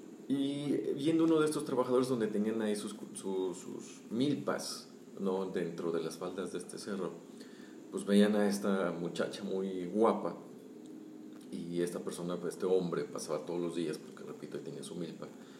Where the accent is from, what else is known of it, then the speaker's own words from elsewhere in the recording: Irapuato, Guanajuato, Mexico; Yo soy oriundo de Irapuato